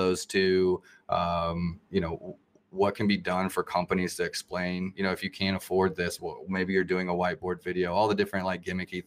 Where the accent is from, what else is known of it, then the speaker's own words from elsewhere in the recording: Kansas City, Missouri, United States; I'm from Kansas City, Missouri, you know, around the same area.